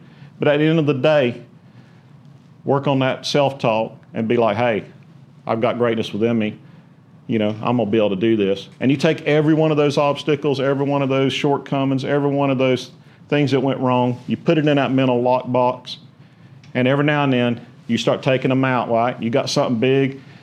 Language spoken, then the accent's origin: English; Bronson, Florida, United States; I said, no, I'm from like about 27 miles from here is actually where I'm from.